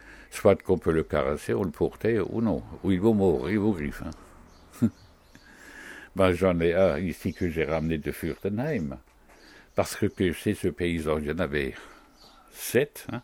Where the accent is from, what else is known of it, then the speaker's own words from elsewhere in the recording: Wolfisheim, Grand Est, France; born there; Je suis né à Wolvisheim il y a 76 ans.